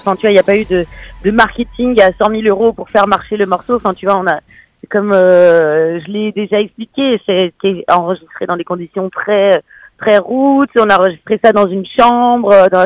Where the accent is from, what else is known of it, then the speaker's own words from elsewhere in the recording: Brittany, France; born there; Brésilienne. Brésilienne. Ouais, oui, je suis née en Bretagne.